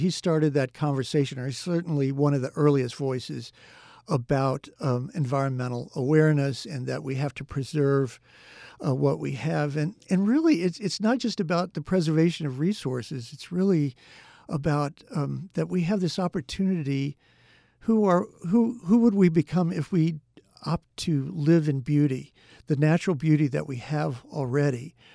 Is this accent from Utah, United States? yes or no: no; Kentucky, United States; now in New York City, United States; So it's, you know, I'm not from around here. I'm from Kentucky originally.